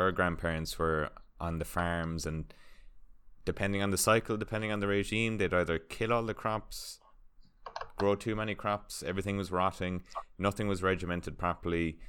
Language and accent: English; Ireland; I'm down in Australia. I'm an Irishman.